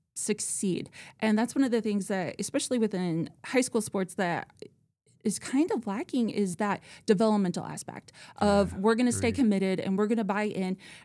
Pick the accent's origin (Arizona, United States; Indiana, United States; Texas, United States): Indiana, United States; Nappanee; I grew up in Napanee, Indiana, so a stone's throw from Warsaw and Grace College.